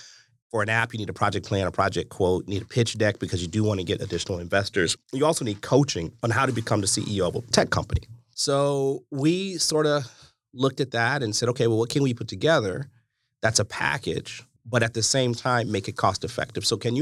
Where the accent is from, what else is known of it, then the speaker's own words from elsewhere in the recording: St. Louis, Missouri, United States; We lived in St. Louis. We grew up in St. Louis.